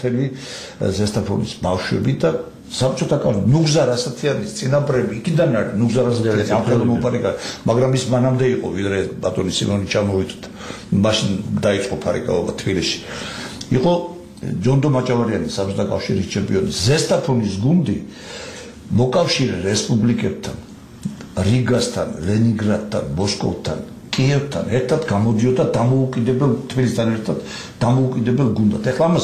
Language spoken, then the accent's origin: Georgian; Zestaponi, Imereti, Georgia; მე თანაც იმ ქალაქიდან ვარ, სადაც ესე იგი მოწმე ვარ